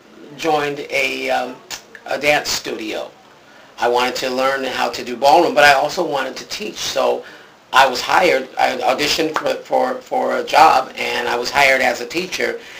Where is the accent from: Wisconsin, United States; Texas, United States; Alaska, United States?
Alaska, United States; Anchorage; Yeah. I grew up in Anchorage, Alaska. My father was an engineer for the Federal Aviation Administration.